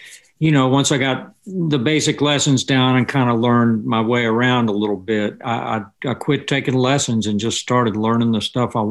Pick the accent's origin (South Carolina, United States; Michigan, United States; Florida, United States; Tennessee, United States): Florida, United States; West Palm Beach; when I grew up in Florida, you know, they had, South Florida had just great FM stations in Miami and Lauderdale that we could get in West Palm Beach.